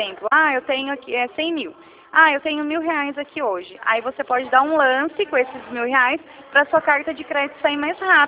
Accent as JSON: {"language": "Portuguese", "region": "São Paulo", "country": "Brazil", "said": "Eu sou do interior de São Paulo, né?"}